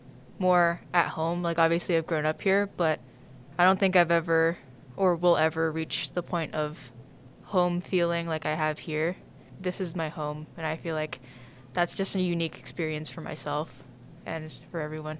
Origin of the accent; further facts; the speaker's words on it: Unalaska, Alaska, United States; also born or lived in Anchorage; I've lived in Unalaska for about 18 years, so my whole life. I was born in Anchorage, but I came here when I was about like 3 weeks old.